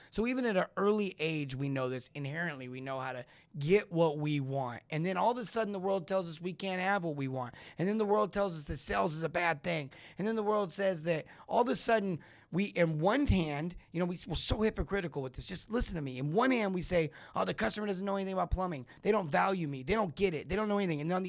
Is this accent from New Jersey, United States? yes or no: no; California, United States; now in Texas, United States; getting a chance to go back to where I grew up. Born and raised in California. I'm in Texas.